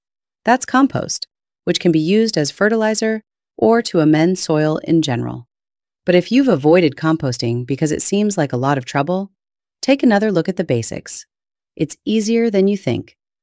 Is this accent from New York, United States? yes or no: no; Connecticut, United States; even in states that are mostly suburban, like New Jersey and my home state of Connecticut, horsekeeping isn't just hanging on.